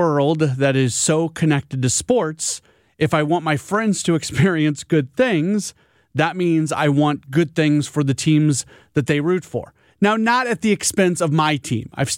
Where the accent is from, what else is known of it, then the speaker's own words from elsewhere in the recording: St. Louis, Missouri, United States; also born or lived in Milwaukee; people knew that I came here from Milwaukee, even though I grew up in St. Louis.